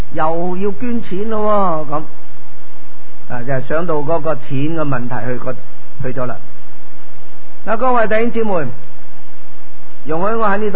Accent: Hong Kong; 咁我哋香港人或者我哋中国人咧，我哋成日都系计住嗰啲钱

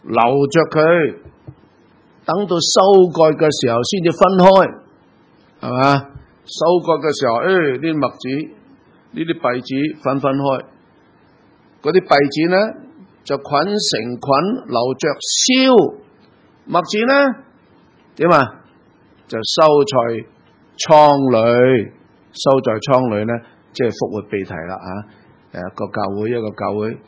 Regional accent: Hong Kong; 你知道我哋香港人咧好唔习惯睇书

